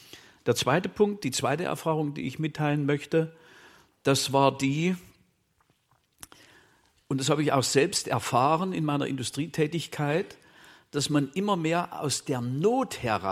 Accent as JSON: {"language": "German", "region": "Saxony-Anhalt", "country": "Germany", "tie": "born or raised there", "also_born_or_lived": "Thuringia / Dresden", "said": "Ich bin in Thüringen geboren, habe in Sachsen-Anhalt mein Abitur abgelegt und in Dresden studiert, promoviert und habilitiert."}